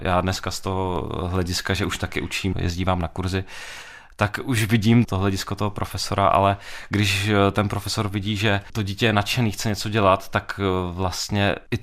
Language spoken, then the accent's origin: Czech; South Moravian Region, Czechia; protože pocházím z Jižní Moravy